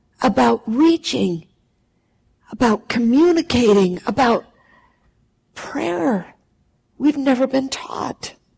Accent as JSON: {"language": "English", "country": "United States", "said": "I'm not Australian, I'm American"}